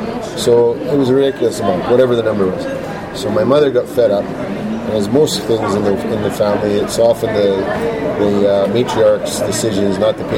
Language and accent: English; Scotland, United Kingdom; I come from Europe. I come from Scotland.